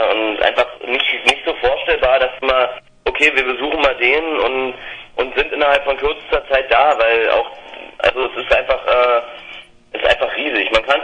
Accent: Berlin, Germany; Ja, selbst als Berliner, wo wir vorhin schon gesagt haben, Mensch, Berlin ist so groß und so weitläufig

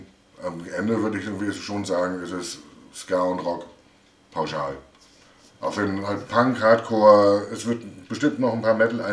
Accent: Anklam, Mecklenburg-Vorpommern, Germany; also born or lived in Mannheim; ich komme nicht aus Mannheim, ich habe nur in Mannheim 8 Jahre gewohnt, ich komme ursprünglich aus Anklam.

